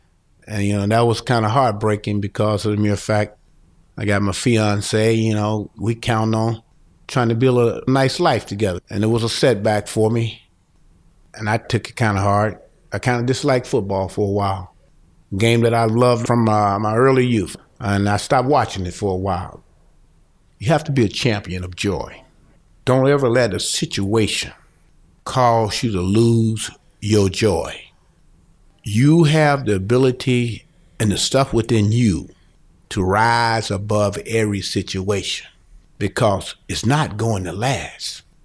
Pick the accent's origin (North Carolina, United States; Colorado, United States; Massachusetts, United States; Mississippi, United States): Mississippi, United States; Cleveland; I grew up in Cleveland, Mississippi. It's a small town. During the area when I grew up, it was kind of like black side of town, white side of town.